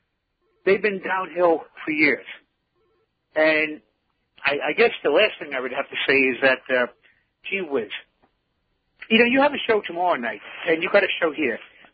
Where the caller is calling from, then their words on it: New York, United States; Long Island, sorry.